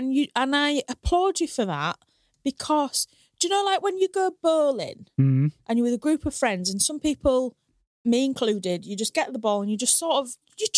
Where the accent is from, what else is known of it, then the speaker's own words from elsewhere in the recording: Hull, Yorkshire and the Humber, United Kingdom; obviously I grew up in Hull